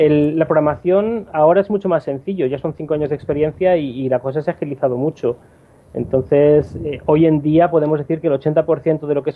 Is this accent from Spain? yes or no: yes; Spain; now in Brazil; Yo soy español, pero vivo en Brasil.